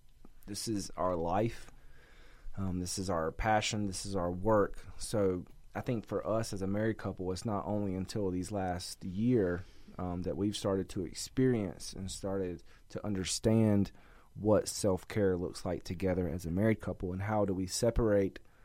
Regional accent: North Carolina, United States; because I'm from North Carolina at the, you know, closer to the beach.

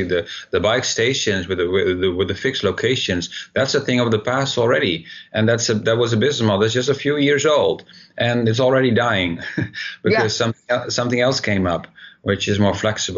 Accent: Brussels, Belgium; now in Washington, D.C., United States; I am now here in Washington, D.C., but I see the same thing in my hometown in Brussels, Belgium.

